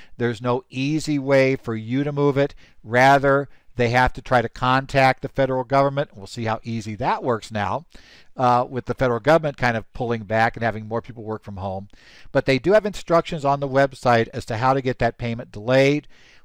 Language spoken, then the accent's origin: English; Arizona, United States; Some states, like Arizona, my home state, are not extending the first estimate automatically.